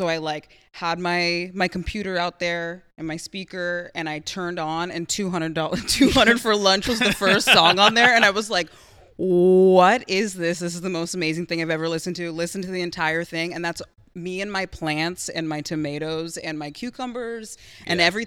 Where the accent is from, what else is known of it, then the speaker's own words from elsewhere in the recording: Eugene, Oregon, United States; also born or lived in Los Angeles; But yeah, I was in Eugene, originally born in Los Angeles. My parents lived there for a little while and then moved us back to Eugene to slow things down.